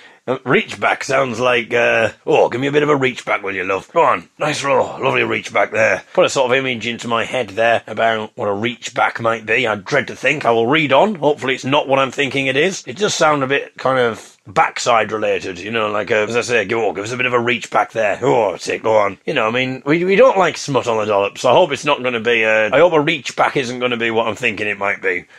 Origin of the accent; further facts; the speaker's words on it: Hartlepool, North East England, United Kingdom; Hartlepool United Football Club, where I come from. I come from Hartlepool.